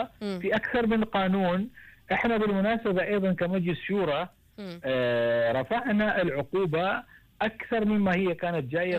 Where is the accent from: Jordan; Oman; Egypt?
Oman